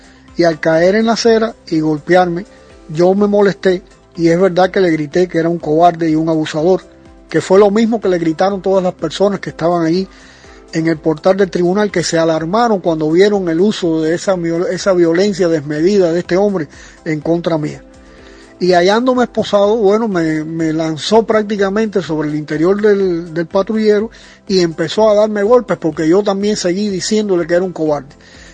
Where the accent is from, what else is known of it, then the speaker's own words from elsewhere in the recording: Cienfuegos, Cuba; born there; el Bicentenario de Cienfuegos, que es mi ciudad natal.